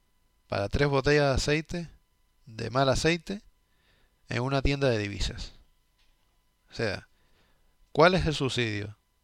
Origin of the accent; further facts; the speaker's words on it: Cuba; Niño, crecí en Cuba y demás.